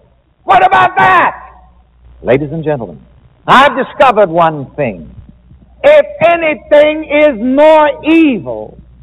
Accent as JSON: {"language": "English", "region": "the South", "country": "United States", "tie": "born or raised there", "said": "being born and raised in the South, we used to save our good linens"}